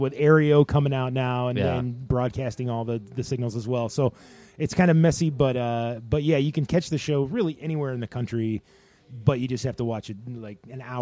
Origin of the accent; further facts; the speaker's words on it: Indiana, United States; And, you know, I'm from Northern Indiana, and my parents would love for it to come to like South Bend